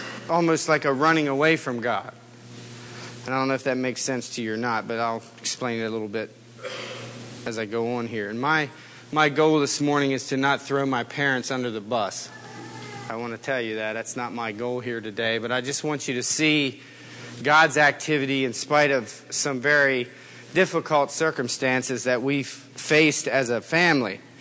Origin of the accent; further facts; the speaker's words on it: Dover, Delaware, United States; born there; I was born in Delaware, in Hartley, Delaware, actually Dover, but born in 1968.